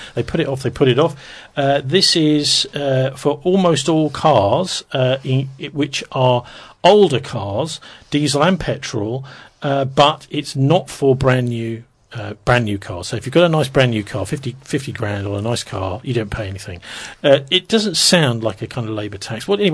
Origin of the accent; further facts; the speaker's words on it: Bromley, London, United Kingdom; they were blocked by the Tories, weren't they, in Bromley, my hometown.